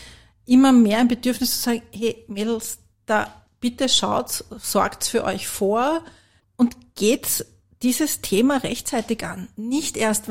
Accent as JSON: {"language": "German", "region": "Vienna", "country": "Austria", "tie": "born or raised there", "said": "ich bin eine Urwienerin. Ich bin geboren und aufgewachsen in Wien."}